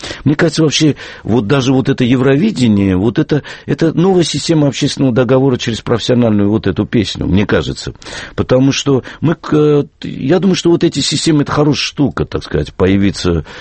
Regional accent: Yerevan, Armenia; Я говорю: «Да я из Еревана».

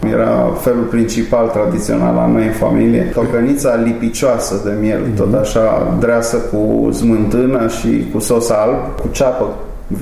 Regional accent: Transylvania, Romania; Cartea se cheamă 100 de rețete din copilăria mea în Transilvania

